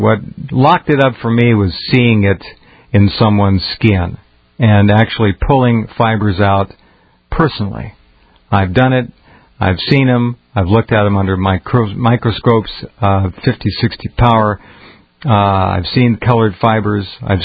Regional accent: Santa Barbara, California, United States; and in Santa Barbara, my hometown, looking up at the beautiful blue sky

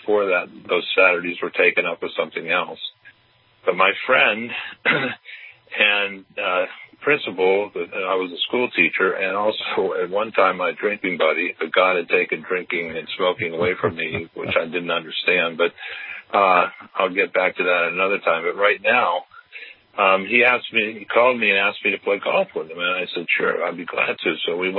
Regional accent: Pittsburgh, Pennsylvania, United States; I grew up in Pittsburgh, and we had Bible reading in public school.

